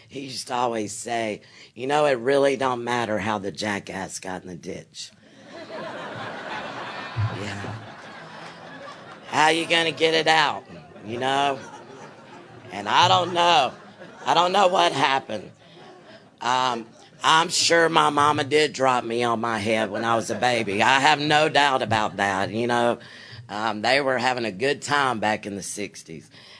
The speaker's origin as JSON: {"language": "English", "region": "Alabama", "country": "United States", "tie": "born or raised there", "said": "And I was born and raised in Alabama."}